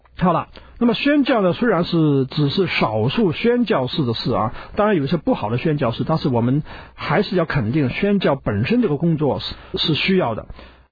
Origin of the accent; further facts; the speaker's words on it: China; 我中国人